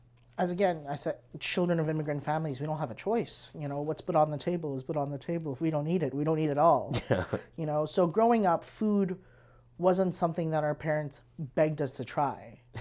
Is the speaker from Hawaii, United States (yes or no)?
yes; Hawaii, United States; now in Canada; because I was born and raised in Hawaii, and I grew up with a lot of Portuguese food.